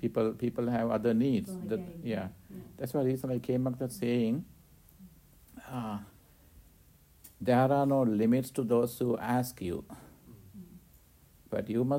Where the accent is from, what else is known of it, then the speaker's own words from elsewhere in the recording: Sri Lanka; English is a second language; I'm coming from Sri Lanka and from Asia. Lots of people are poor.